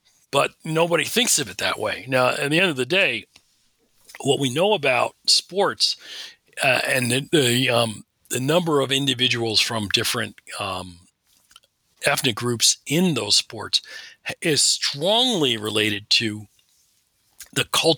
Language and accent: English; Westfield, New Jersey, United States; born there; I was born in Westfield, New Jersey.